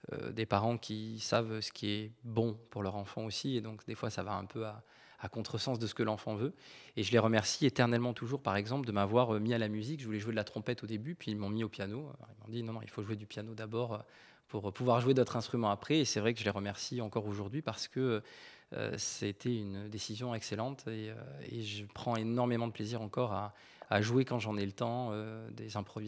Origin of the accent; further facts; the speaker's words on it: Toulouse, Occitanie, France; Je suis né à Toulouse. Je suis né à la clinique des Teinturiers, comme beaucoup de ma génération, fin des années 80, en face de la Garonne, de l'autre côté, rive gauche.